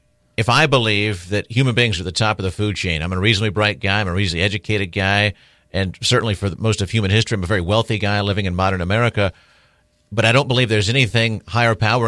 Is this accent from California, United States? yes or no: no; Georgia, United States; I'm from Georgia. I can't say the alphabet sober forwards.